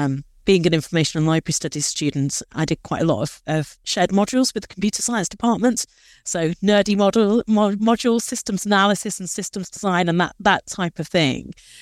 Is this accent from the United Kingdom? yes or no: yes; Bedworth, West Midlands, United Kingdom; I grew up in a small town in Warwickshire, called Bedworth. Probably not many people have heard of it. I suppose it's near Coventry. That's probably the biggest place that Bedworth is near.